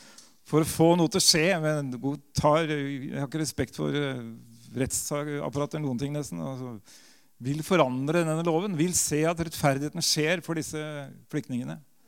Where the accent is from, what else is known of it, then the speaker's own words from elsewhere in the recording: Drangedal, Telemark, Norway; min barndoms bedehus hjemme I Drangedal.